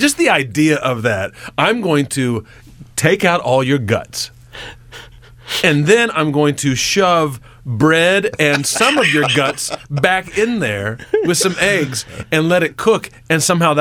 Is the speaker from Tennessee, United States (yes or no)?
no; Greenwood, Indiana, United States; I'm from Greenwood.